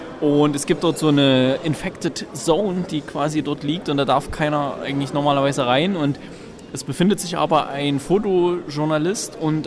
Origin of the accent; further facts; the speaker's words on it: East Germany, Germany; Ich meine, ich bin ja aus der DDR, wir kennen das.